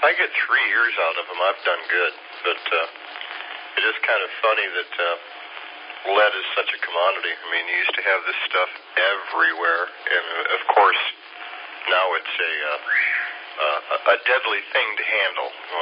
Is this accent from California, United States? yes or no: no; Detroit, Michigan, United States; now in Campobello, United States; But I'm originally from the Detroit area and moved down here to South Carolina about 15 years ago.